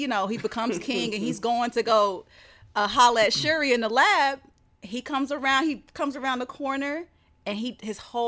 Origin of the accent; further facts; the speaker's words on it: the South, United States; maybe this is because I'm from the South and I just kind of grew up with this like laid back thing.